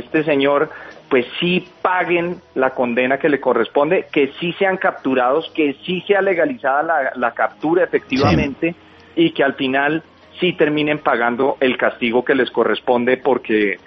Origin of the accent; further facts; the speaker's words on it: Colombia; todos como colombianos